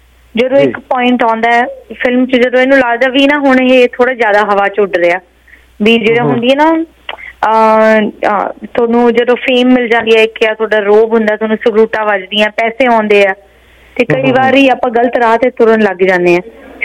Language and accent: Punjabi; Bathinda, Punjab, India; now in United States; ਵੈਸੇ ਮੈਂ ਬਠਿੰਡੇ ਦੀ ਕੁੜੀ ਹਾਂ, ਸਾਡਾ ਪਿੰਡ ਪੈਂਦਾ ਬਠਿੰਡੇ 'ਚ